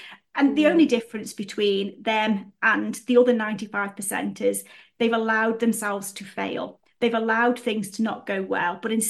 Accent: West Midlands, United Kingdom; accent: Stokey; my accent. I've got a Stokey accent, which, you know, hey, I say book instead of book, you know, but that's just me and that's just the way I am.

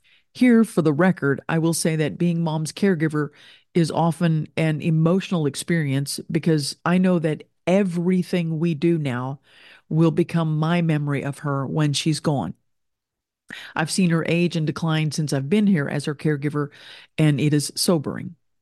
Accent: Lexington, Kentucky, United States; moved away as an adult; also born or lived in Florida / Japan; I was raised in Lexington, Kentucky until I was 23. Then I moved to Florida

